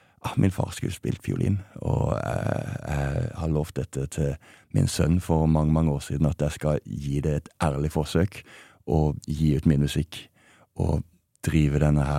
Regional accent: Vennesla, Agder, Norway; for jeg kommer fra Vennesla, det ingen fra Vennesla som mister bakkekontakten noen gang

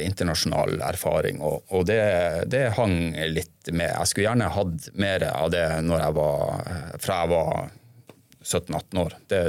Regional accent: Finnmark, Norway; Så jeg kom jo fra Finnmark

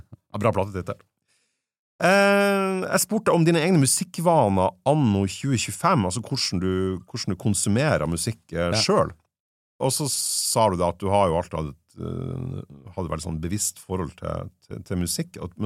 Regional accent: Fauske, Nordland, Norway; jeg er jo vokst opp med, jeg er jo fra Fauske i Nordland

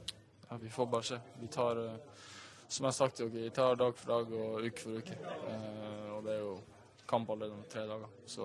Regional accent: Tromsø, Troms, Norway; jeg er jo født og oppvokst i Tromsø

